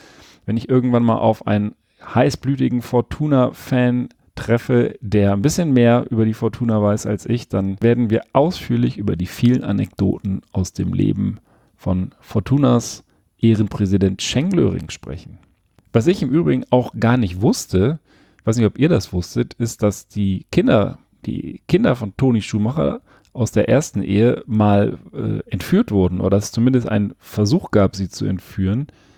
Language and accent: German; Berlin, Germany; born there; moved away; denn ich bin ja auch in Berlin geboren, nicht in Zehlendorf, aber in Charlottenburg und bin auch 78, zumindest aus Berlin weg.